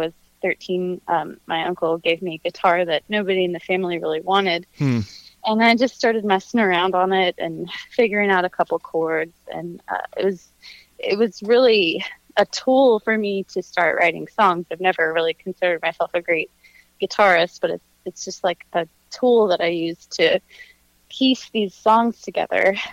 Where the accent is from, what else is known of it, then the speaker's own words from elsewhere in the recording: Clifton Forge, Virginia, United States; Yeah, I grew up in Clifton Forge.